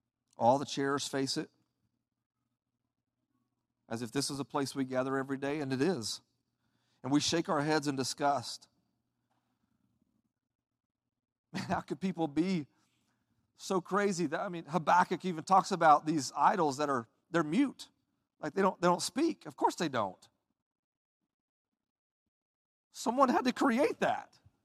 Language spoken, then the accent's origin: English; Oklahoma, United States; also born or lived in Texas; but I'm from Texas. I actually grew up in Oklahoma.